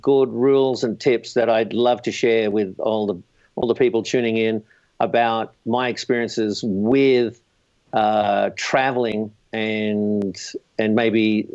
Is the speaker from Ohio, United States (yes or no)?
no; Brooklyn, New York, United States; accent: Brooklyn; From the south side of Brooklyn, right next to New Zealand, probably Australia.